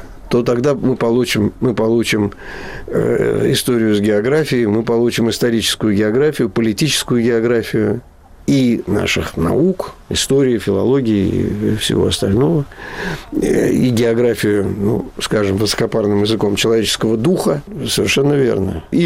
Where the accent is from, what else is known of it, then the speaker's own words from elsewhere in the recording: Moscow, Russia; moved away as an adult; also born or lived in Baku; now in Germany; И я родился в Баку, через несколько месяцев меня забрали снова, значит, в Москву. И вот с тех пор я был в Москве. И до 37 лет моих я не выезжал из Москвы больше, чем на 2 месяца.